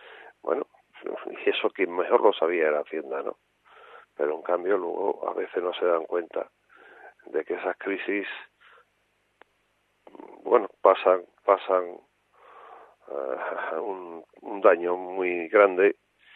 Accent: Spain; Yo creo que los españoles sabemos estar a la altura siempre

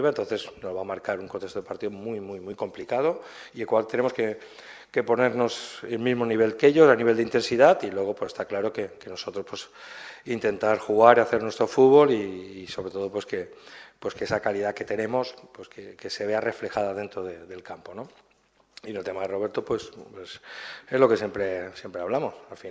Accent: Valencian Community, Spain; Mi máximo respeto, mi máximo apoyo, como valenciano que soy.

